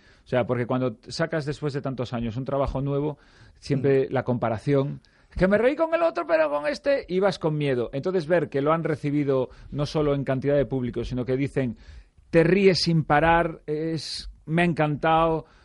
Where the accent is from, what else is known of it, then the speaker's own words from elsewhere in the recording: Galicia, Spain; Por ejemplo, en mi tierra, en Galicia, las entradas se venden por otras vías.